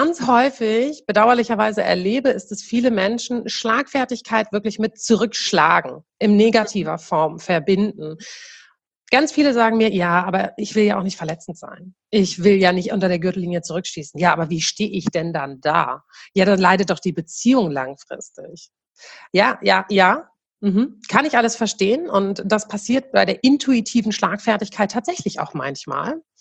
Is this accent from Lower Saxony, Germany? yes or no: yes; Buxtehude, Lower Saxony, Germany; Ich bin 38 Jahre alt und ich komme aus Buxtehude, also aus der Nähe von Buxtehude.